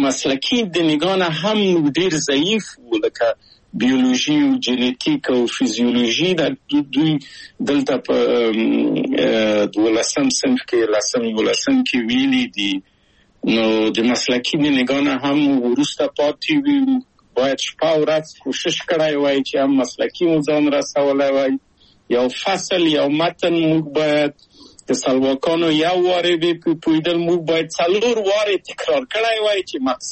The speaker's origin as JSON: {"language": "Pashto", "region": "Kabul", "country": "Afghanistan", "moved": "as an adult", "lives_now": "Czechoslovakia"}